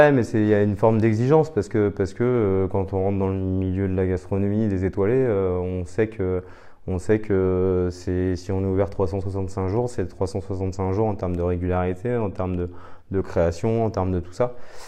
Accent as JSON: {"language": "French", "town": "Angers", "region": "Pays de la Loire", "country": "France", "tie": "born or raised there", "said": "moi, je suis originaire d'Angers, fils d'entrepreneur dans le bâtiment"}